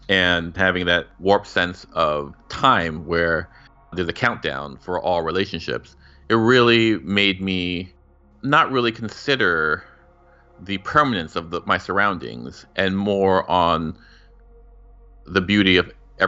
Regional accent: Los Angeles, California, United States; also born or lived in Glendale, United States / Thailand / Rockville, United States / San Francisco, United States; I was born in Glendale. We moved to Thailand for 2 years, where my brother was born. Then we moved to Rockville, Maryland, until basically beginning of middle school, then to San Francisco, and then to Los Angeles again for high school.

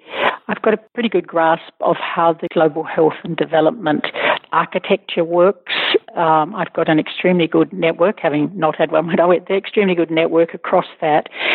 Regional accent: Australia; I don't consider myself particularly nationalistic, but I've always been very proud of being Australian.

